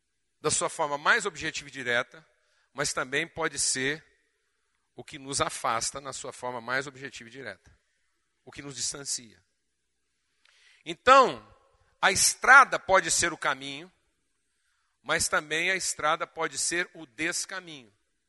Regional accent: Uberlândia, Minas Gerais, Brazil; que nós vamos chamar aqui de Uberlândia, minha terra natal

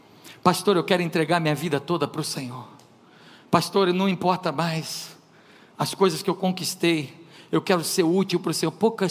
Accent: Brazil; ele percebeu que eu tinha um sotaque, eu era brasileiro.

